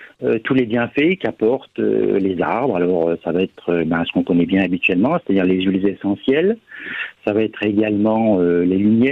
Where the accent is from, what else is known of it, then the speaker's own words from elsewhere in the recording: Nîmes, Occitanie, France; born there; Je suis né à Nîmes.